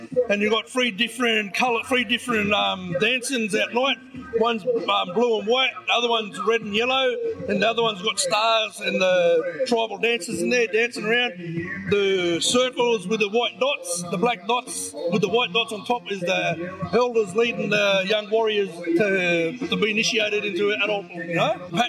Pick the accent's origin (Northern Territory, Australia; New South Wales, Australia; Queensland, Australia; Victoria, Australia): New South Wales, Australia; Moree; I grew up in Moree with my grandmother. My mum and I gave me to my grandma when I was a baby.